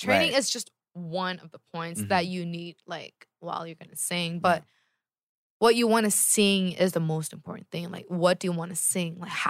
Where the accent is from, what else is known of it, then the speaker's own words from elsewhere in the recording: California, United States; I'm from California.